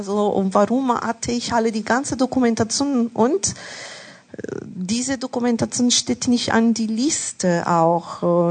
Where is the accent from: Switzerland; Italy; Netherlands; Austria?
Italy; German is a second language; ich lerne jeden Tag auch Worte auf Italienisch, so, ich bin Italiener